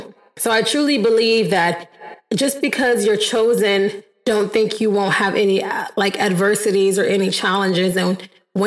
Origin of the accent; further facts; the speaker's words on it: Midwest, United States; born there; I think some fun facts that people might not know about me is that I was born in the Midwest. So I'm not really an Eastern girl.